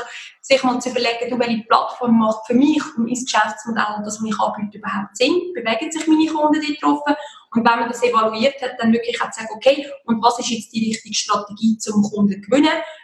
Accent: Lucerne, Switzerland; ich komme aus Luzern.

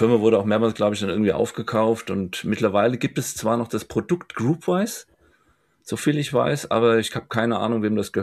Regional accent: Hesse, Germany; wie man bei uns in Hessen sagt, Gude.

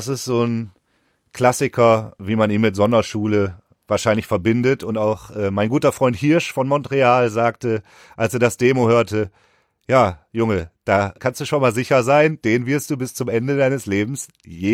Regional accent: Mülheim an der Ruhr, North Rhine-Westphalia, Germany; Ich komme selbst aus Mülheim-Stierum. Das ist so ein nicht der schönste Bereich in Mülheim, ist nicht der schönste Stadtteil

